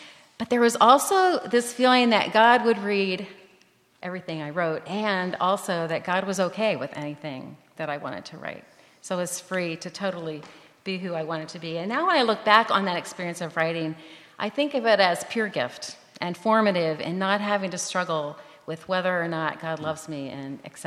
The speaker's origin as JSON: {"language": "English", "town": "Scottdale", "region": "Pennsylvania", "country": "United States", "tie": "born or raised there", "said": "I grew up in Scottsdale, Pennsylvania, when it was the word capital of the Mennonite Church."}